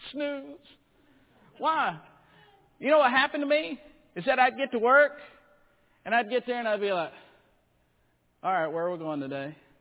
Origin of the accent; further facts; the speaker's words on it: Alabama, United States; I was from Alabama, Florida side of the world. I was different.